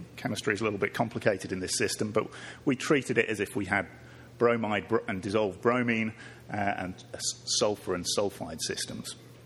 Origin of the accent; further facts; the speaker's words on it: Manchester, North West England, United Kingdom; I'm from Manchester in the UK. That's the real Manchester, obviously.